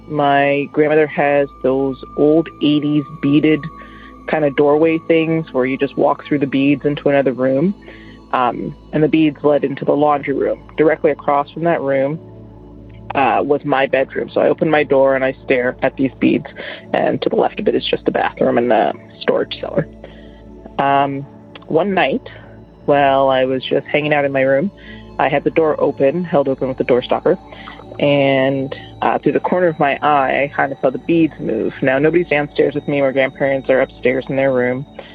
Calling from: Toronto, Ontario, Canada; I'm from Toronto.

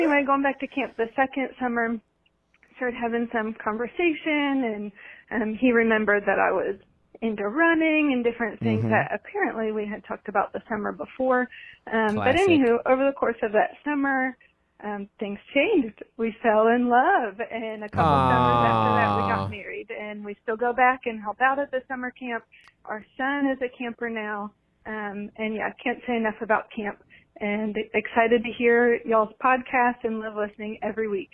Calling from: Fredericksburg, Virginia, United States; I'm calling from Fredericksburg, Virginia.

